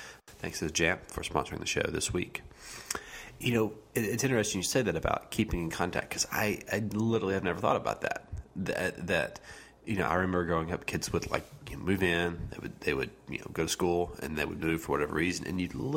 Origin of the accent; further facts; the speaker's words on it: Chattanooga, Tennessee, United States; Chattanooga is a city, but it's not a big city. I'm from Chattanooga, Tennessee.